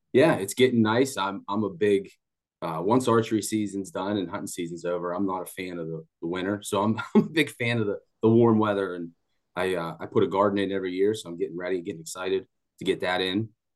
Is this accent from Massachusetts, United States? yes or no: no; Imperial, Pennsylvania, United States; now in McDonald, United States; I grew up in Imperial, live in McDonald now with my family, my wife, Carrie, three kids.